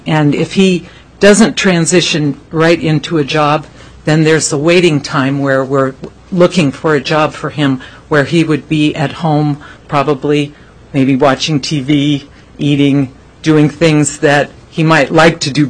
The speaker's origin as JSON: {"language": "English", "town": "Palmer", "country": "United States", "said": "I am Eric's parent, and we're from Palmer."}